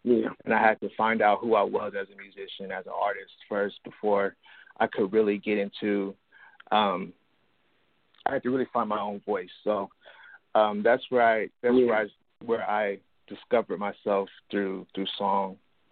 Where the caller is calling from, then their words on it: Columbus, Ohio, United States; I'm a recording artist. I'm calling from Columbus, Ohio.